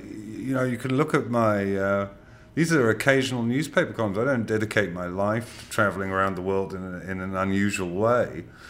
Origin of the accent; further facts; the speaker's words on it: London, United Kingdom; I'm a Londoner, fundamentally.